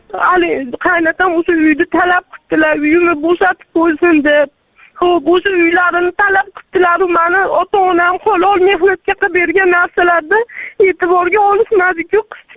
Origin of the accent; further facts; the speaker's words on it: Margilan, Fergana Region, Uzbekistan; born there; 1986 yil 11 may kuni Marg'ilon shahrida tug'ilganman.